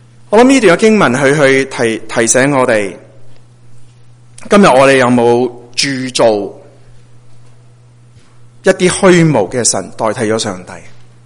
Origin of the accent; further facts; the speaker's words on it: China; 因为我们中国人是一个非常勤力的一个民族